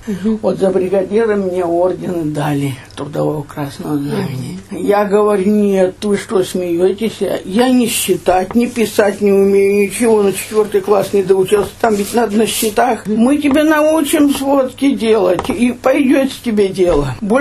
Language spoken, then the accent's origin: Russian; Khantinovka, Tyumen Oblast, Russia; born there; Здесь родилась.